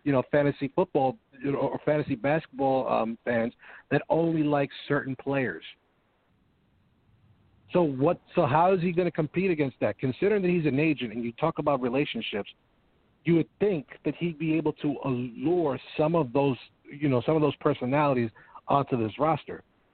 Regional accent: Brooklyn, New York, United States; Well, as a guy that lives in Queens, born and raised in Brooklyn, works in Brooklyn constantly, and of course all around the city

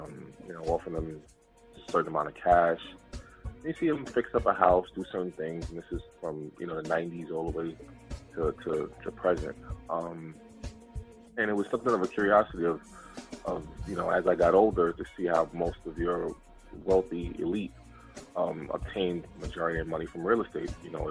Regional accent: Queens, New York, United States; also born or lived in Brownsville, Brooklyn; born and raised in Brownsville, Brooklyn. Moved out to Jamaica, Queens when I was about 6 years old.

